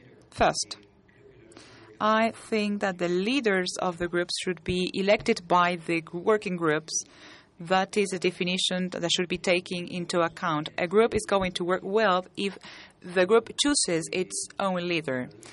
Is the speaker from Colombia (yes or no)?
yes; Colombia; Good morning. … from Colombia.